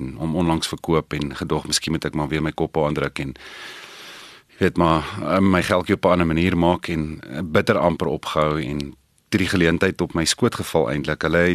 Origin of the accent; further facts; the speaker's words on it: Polokwane, Limpopo, South Africa; moved away as an adult; now in Pretoria, South Africa; Ek is nou in Pretoria al seker vir 22 jaar, direk na skool hiernatoe gekom. Ek is oorspronklik van Pietersburg af en dit is eintlik maar daar in my hoërskoolloopbaan wat dit al begin het.